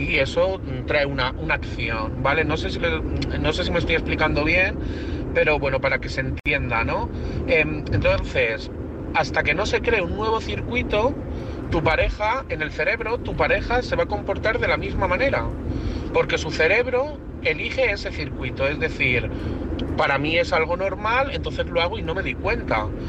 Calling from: Madrid, Community of Madrid, Spain; de Madrid

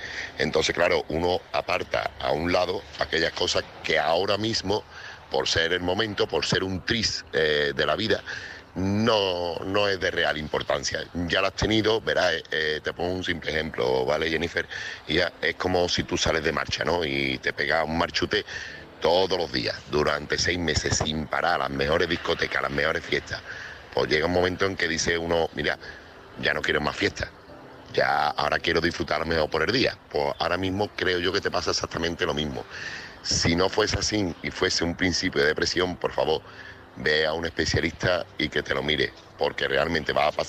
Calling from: Seville, Andalusia, Spain; corresponsal de Sevilla.

